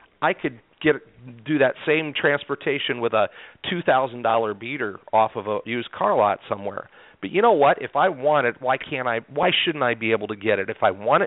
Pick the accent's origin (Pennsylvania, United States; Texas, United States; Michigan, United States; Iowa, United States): Iowa, United States; I don't know about where you're from, Craig, but I'm born and raised in Iowa